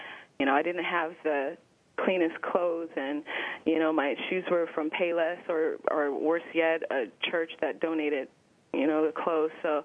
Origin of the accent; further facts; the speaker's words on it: Louisiana, United States; Well, before I entered Ms. G's class, I grew up in Louisiana